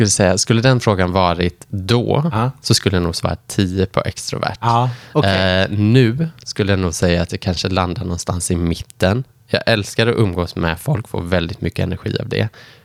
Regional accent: Lerum, Västra Götaland County, Sweden; Jag är uppvuxen i Lerum, 2 mil utanför stan.

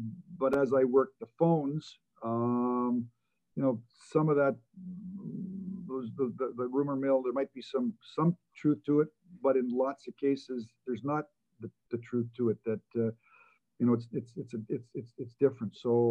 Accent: Canada; I guess I'm going to give you my thoughts being a Canadian.

